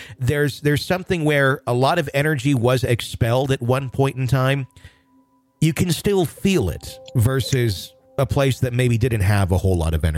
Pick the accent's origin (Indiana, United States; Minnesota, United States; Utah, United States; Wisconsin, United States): Wisconsin, United States; Fond du Lac; I grew up in Fond du Lac, Wisconsin.